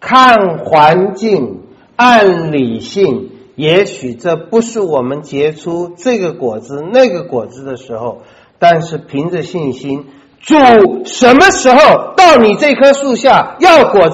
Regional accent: China; 就会我们中国人讲一句话，心想事成。

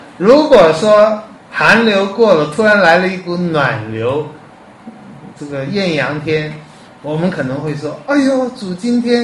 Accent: Taiwan; 你看我们台湾人拜得再虔诚再相信妈祖

